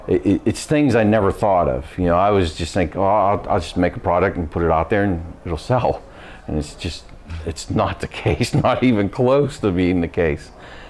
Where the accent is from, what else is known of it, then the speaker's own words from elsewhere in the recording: Beaver, Pennsylvania, United States; Beaver, Pennsylvania.